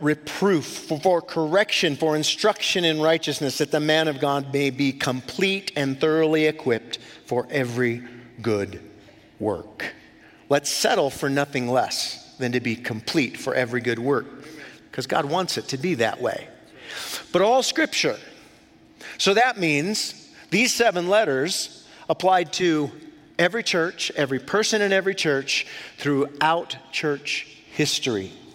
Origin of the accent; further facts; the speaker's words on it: Scotland, United Kingdom; Of course I'm a Christian. I'm from Scotland, baptized in the Presbyterian Church, of course, just an identity, no real relationship with Jesus, but a dead religion.